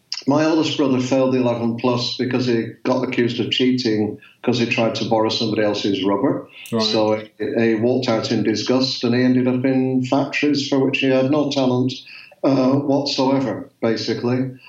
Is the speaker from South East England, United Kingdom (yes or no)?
no; Accrington, North West England, United Kingdom; moved away as an adult; also born or lived in Canada / Boston; now in Ottawa, California, United States; I am British originally from Accrington in Northern England.